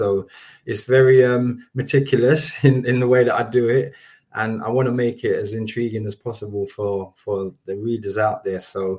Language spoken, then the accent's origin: English; London, United Kingdom; I'm from London.